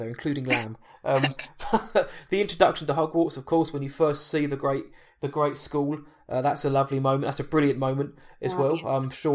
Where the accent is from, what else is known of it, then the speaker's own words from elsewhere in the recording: United Kingdom; Well, I don't know how to say it, and I'm British.